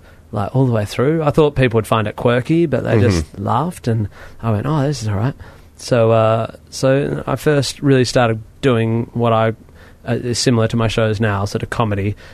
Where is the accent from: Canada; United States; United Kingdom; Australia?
Australia; Perth, Western Australia; Perth, Western Australia.